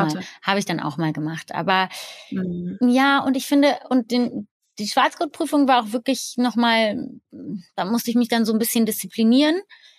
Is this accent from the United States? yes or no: no; Germany; als Deutsche in einer englischen Schule